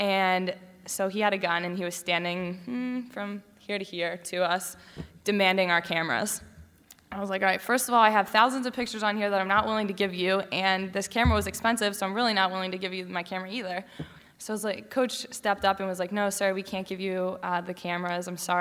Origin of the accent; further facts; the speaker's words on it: Beaver Falls, Pennsylvania, United States; here we're from Beaver Falls, Pennsylvania, or the United States